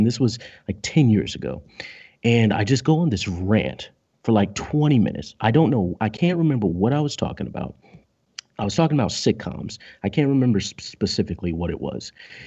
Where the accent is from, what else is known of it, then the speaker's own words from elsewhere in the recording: California, United States; I'm from California. So that's where it all comes from.